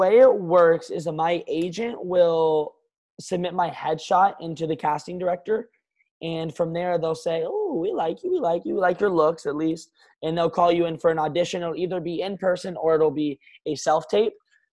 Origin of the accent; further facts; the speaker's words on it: Kentucky, United States; now in Los Angeles, United States; And I don't know if I referenced that already, but I am from Kentucky originally, moved out to LA in October last year.